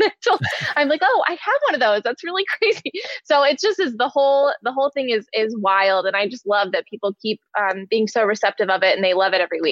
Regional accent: Detroit, Michigan, United States; I love Lions fans and I'm from Detroit originally.

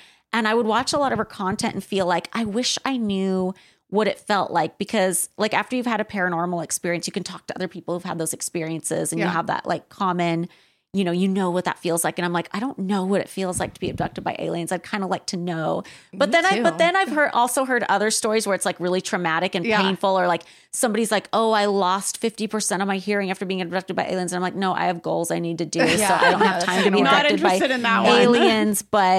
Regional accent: Craig, Alaska, United States; We lived in a really small town. Sometimes, even before we settled in the town I was in, Craig, when I was preschool age, we would live in places that were very off the grid.

